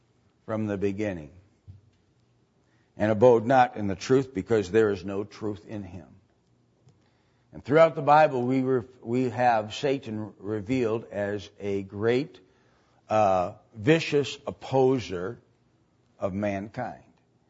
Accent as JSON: {"language": "English", "region": "Wales", "country": "United Kingdom", "said": "remember the background, and I'm Welsh, the background of the Welsh people was the red dragon."}